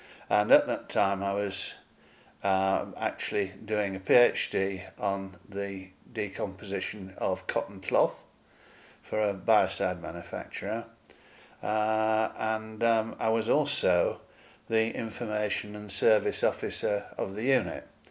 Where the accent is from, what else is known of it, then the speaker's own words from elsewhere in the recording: Rotherham, Yorkshire and the Humber, United Kingdom; born there; I was born in Rotherham, South Yorkshire, in 1946.